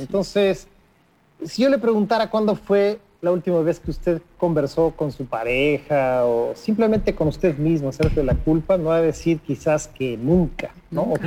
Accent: Mexico; Y yo pensé, en mi país, en México, esto sería casi, casi impensable

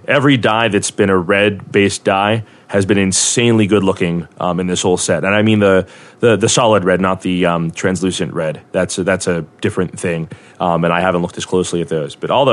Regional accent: Pittsburgh, Pennsylvania, United States; As you may all have noticed, I am from Western Pennsylvania and the Pittsburgh area.

